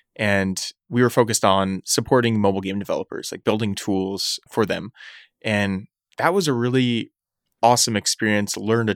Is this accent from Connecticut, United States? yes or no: no; Eugene, Oregon, United States; I grew up in Eugene, Oregon, went to school there at the University of Oregon.